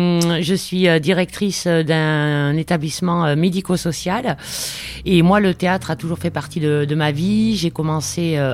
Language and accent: French; Orthez, Nouvelle-Aquitaine, France; je suis aussi revenue dans la région, hein, puisque je suis originaire d'Orthès. J'ai fait mes études à Pau avant de partir sur Paris. Je suis revenue dans la région, à Dax.